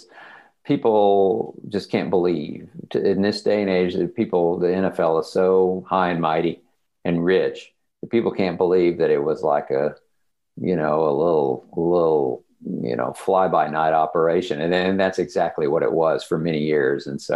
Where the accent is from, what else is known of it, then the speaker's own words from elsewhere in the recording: Dallas, Texas, United States; I wrote another one actually before it about growing up in Dallas as a Cowboy fan. It's really sort of an ode to being a kid in the 1960s